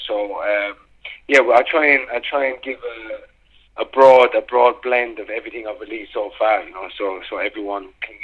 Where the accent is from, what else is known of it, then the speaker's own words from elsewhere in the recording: New Ross, County Wexford, Ireland; now in London, United Kingdom; I was born in London to an Irish family. I was raised from the age of 4 in a small town in New Ross, County Wexford, in the south of Ireland. And I've been back living in London now for just over 10 years.